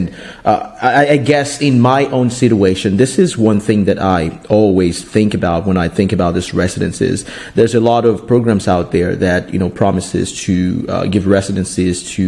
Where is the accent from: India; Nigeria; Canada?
Nigeria; English is a second language; now in United States; I am a Nigerian national. I have a Nigerian passport. I'm a U.S. resident.